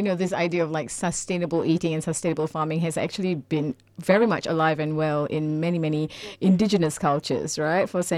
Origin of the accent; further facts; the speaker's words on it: Singapore; now in Melbourne, Australia; I am Singaporean, and so there are places in Melbourne that I simply do not eat their laksa